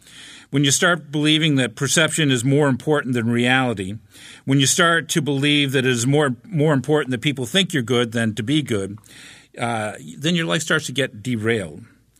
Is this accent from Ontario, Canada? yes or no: yes; Ontario, Canada; I grew up in the Ottawa Valley, in the country, between the village of Glasgow and the village of Braeside, a humble place.